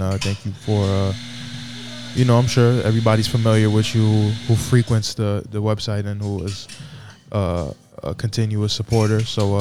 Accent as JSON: {"language": "English", "town": "Spring Valley", "region": "New York", "country": "United States", "said": "I'm from Spring Valley."}